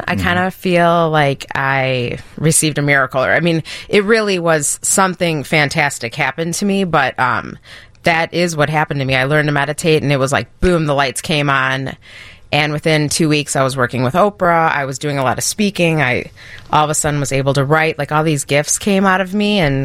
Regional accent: Chicago, Illinois, United States; And growing up in Chicago, I didn't know something like that existed.

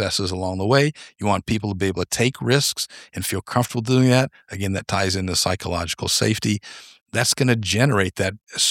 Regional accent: New Mexico, United States; now in Ohio, United States; I'm not from Ohio, and Ohio was never a pin on the map I wanted to end up with. That's very true. So I've lived a lot of places around the world, around the country, consider myself to be from New Mexico.

